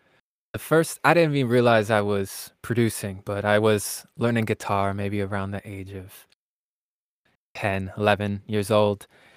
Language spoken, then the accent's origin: English; Milwaukee, Wisconsin, United States; I am from the Milwaukee area.